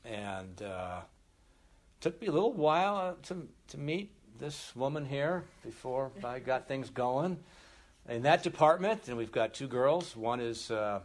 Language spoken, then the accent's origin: English; Mountain View, California, United States; Grew up in the area. I grew up in Mountain View. I left a couple times and somehow ended up back here.